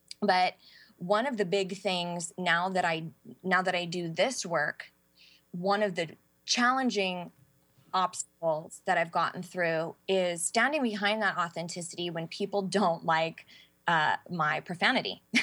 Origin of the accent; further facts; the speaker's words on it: California, United States; accent: Valley Girl; I'm white, if you can't tell by my Valley Girl accent.